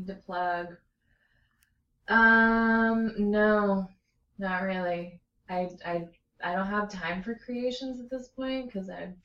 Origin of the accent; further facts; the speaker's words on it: Sebastopol, California, United States; I grew up in Sebastopol, right? Northern California.